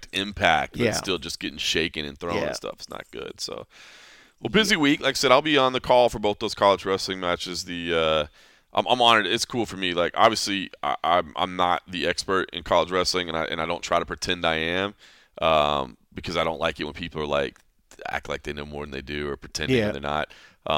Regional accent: Texas, United States; I guess I'm from Texas and space, and I don't know.

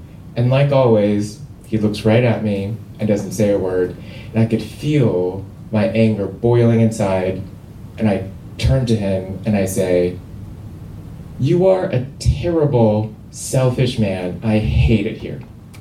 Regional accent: Seoul, South Korea; I grew up in Seoul, South Korea, and one of my very first memories is as a two-year-old taking a nap on my dad's big tummy.

